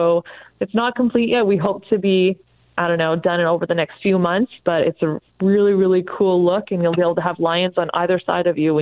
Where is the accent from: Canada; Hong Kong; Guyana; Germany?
Canada; East Coast; now in Oregon, United States; I'm from Canada. I flew all the way out here from East Coast of Canada to work at Wildlife Safari